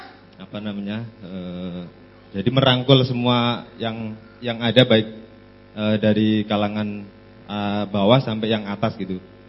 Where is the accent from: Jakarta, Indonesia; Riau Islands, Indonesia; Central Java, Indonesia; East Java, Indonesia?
Central Java, Indonesia; Batang; now in Mojosongo, Indonesia; Saya dari Batang, Jawa Tengah.